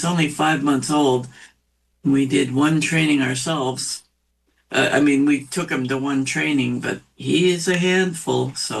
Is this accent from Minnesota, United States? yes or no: yes; Minnesota, United States; now in Cloquet, United States